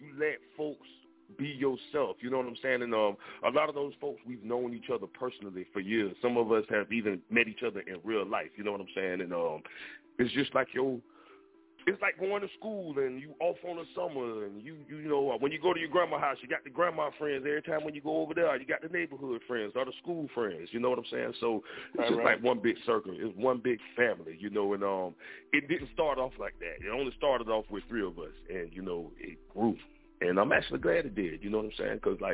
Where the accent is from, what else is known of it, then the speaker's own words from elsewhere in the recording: Jacksonville, Florida, United States; And for anybody who don't know me, I'm from Jacksonville, Florida. A lot of us call that Duval County. You know, so I grew up with a lot of artists.